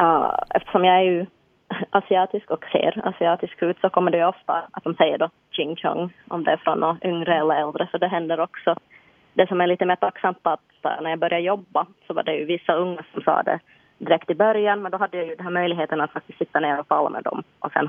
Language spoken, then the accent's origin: Swedish; Jakobstad, Ostrobothnia, Finland; born there; Men så brukar jag säga att jag föddes i Jakobstad.